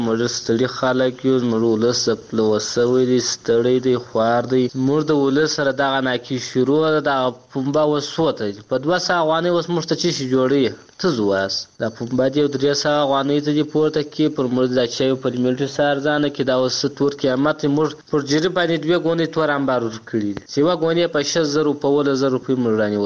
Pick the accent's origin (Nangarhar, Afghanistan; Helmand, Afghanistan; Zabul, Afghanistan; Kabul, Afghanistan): Helmand, Afghanistan; موږ د هلمند یو.